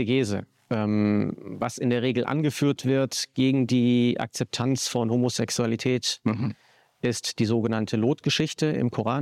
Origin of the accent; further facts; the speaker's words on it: Hesse, Germany; Ich bin ja aus Hessen stammend.